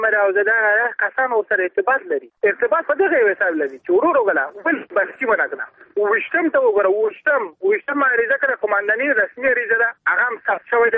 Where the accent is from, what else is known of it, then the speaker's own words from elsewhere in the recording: Balkh, Afghanistan; زه د بلخ ولایت اوسیدونکی یم.